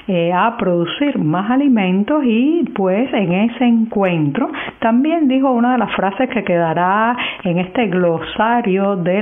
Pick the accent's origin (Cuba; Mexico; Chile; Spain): Cuba; las principales víctimas de este arribo somos los cubanos dentro de la isla.